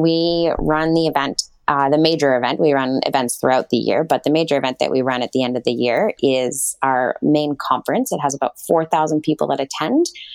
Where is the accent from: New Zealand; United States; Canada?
Canada; accent: Canadian; also born or lived in Vancouver; now in Sydney, Australia; It is not an Australian accent. No, it is actually a Canadian accent. So I grew up in Canada. I went to school in Vancouver. I lived there for 6 years before I moved to Sydney about 4 years ago.